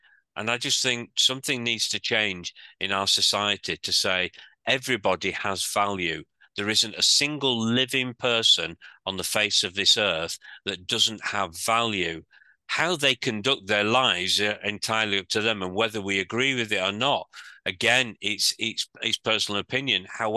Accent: Bradford, Yorkshire and the Humber, United Kingdom; also born or lived in Manchester; living in Manchester for a time, and I was on a team in Manchester, but I wanted to come back to my hometown, which was Bradford, for Christmas.

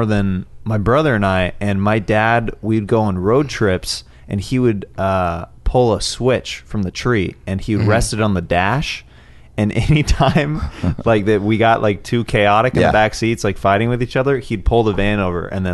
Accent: Kansas City, United States; I grew up in Kansas City.

